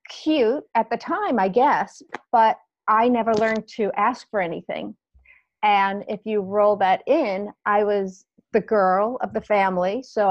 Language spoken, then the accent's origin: English; United States; I grew up outside of New York City, went to college in Ohio